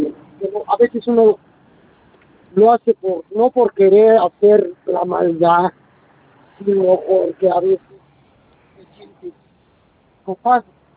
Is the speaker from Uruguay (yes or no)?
no; Mexico; México, la de México, yo soy mexicano, no es estadounidense.